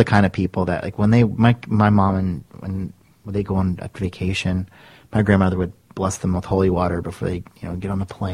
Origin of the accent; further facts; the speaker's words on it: Bridgeport, West Virginia, United States; I grew up next door in Bridgeport, West Virginia, so I'm local to the area.